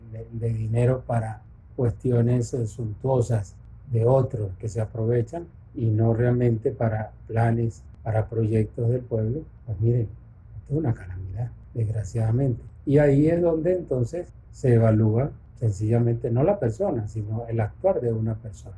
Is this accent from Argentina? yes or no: no; Venezuela; al menos personalmente, lo veo como venezolano